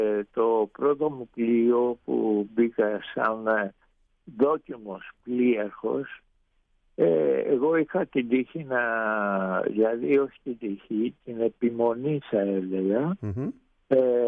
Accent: Piraeus, Attica, Greece; also born or lived in Perama; Ο τόπος καταγωγής μου είναι ο Πειραιάς.

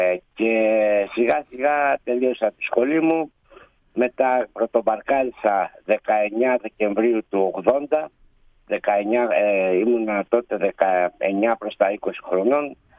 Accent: Keratsini, Attica, Greece; also born or lived in Piraeus / Amfiali; now in Thebes, Greece; Εγώ η καταγωγή μου είναι από τον Πειραιά. Μεγάλωσα στο Κερατσίνι, μεταφέρθηκα μετά με τους γονείς στην Αμφιάλη, που έμεινα μέχρι τα 38 μου

